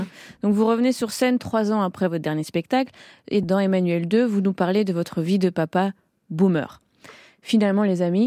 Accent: Belgium; Alors que j'ai grandi en Belgique.

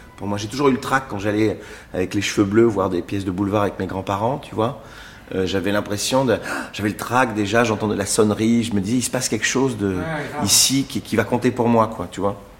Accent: Nouvelle-Aquitaine, France; Je peux aller dans mon enfance, dans la Creuse, avec mon grand-père qui boit son 100%.

